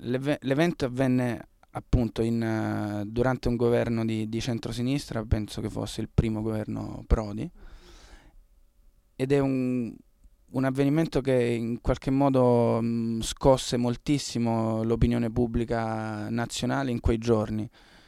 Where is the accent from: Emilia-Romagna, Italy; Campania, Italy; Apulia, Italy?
Apulia, Italy; essendo io salentino ed Ervis albanese